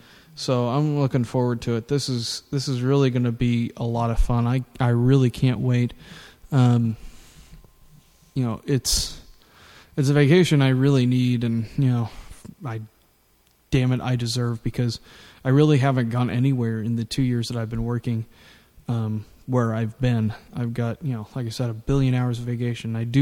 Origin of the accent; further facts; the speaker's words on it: San Diego, California, United States; I was born and raised in the San Diego area and still have family there and everything, including my mom.